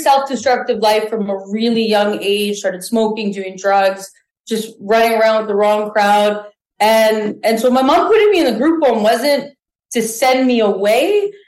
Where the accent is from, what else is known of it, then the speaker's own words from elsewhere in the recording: Thornhill, Ontario, Canada; also born or lived in Richmond Hill; So my childhood was like Thornhill, Richmond Hill.